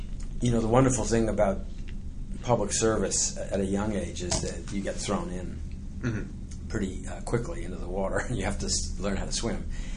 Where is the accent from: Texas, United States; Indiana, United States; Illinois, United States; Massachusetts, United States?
Massachusetts, United States; Beverly; In Beverly, Massachusetts.